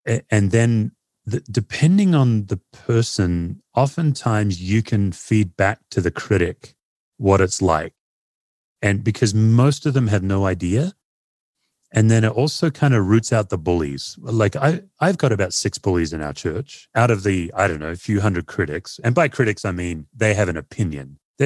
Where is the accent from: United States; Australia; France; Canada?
Australia; Aussies, I know a few of us, we actually work very hard at the image of being laid back.